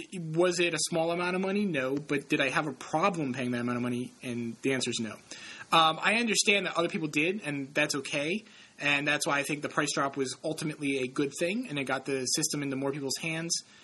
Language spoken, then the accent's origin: English; New England, United States; accent: New England; in case my New England accent is throwing you off.